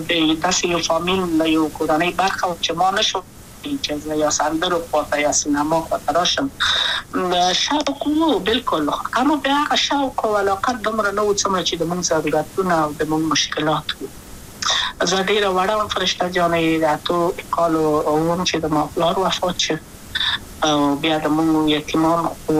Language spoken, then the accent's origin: Pashto; Kabul, Afghanistan; also born or lived in Wardak; زه خو اصلا د وردګو ولایت یم، د پلار مې د وردګو ولایت ته خلګنسې کېدلې، د کابل په تختپل سیمه کې یم او لویا شویم کابل کې